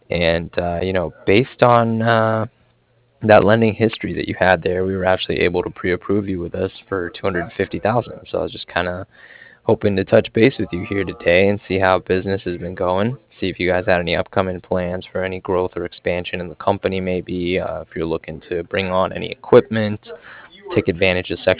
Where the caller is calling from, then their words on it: Cardiff, Wales, United Kingdom; I was calling from Cardiff, and I was calling regarding some financing that was done with Revco Leasing.